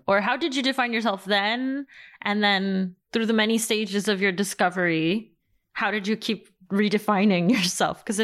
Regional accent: Queens, New York, United States; now in France; because I'm Colombian American living in France and my husband's French. And so I have this whole thing of, what are you now? And so I just say, I'm a New Yorker. I'm from Queens.

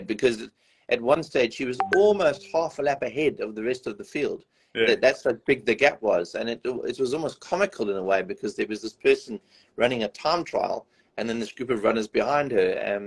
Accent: South Africa; as a South African watching it, it's quite emotional

